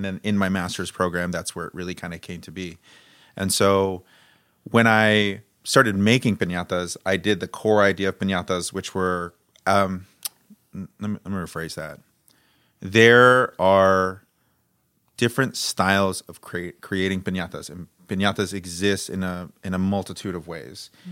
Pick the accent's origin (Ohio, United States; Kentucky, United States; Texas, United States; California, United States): Texas, United States; Dallas; And part of growing up in Oak Cliff specifically, the walking around neighborhoods, seeing tagging and graffiti